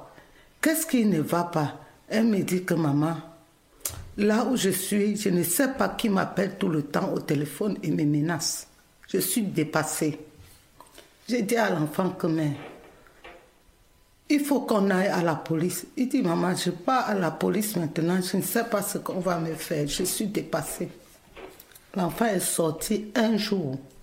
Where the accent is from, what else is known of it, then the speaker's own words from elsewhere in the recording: Cameroon; now in Edmonton, Canada; je suis camerounaise. Je suis arrivée à Edmonton, pas à Montréal, en août 2020.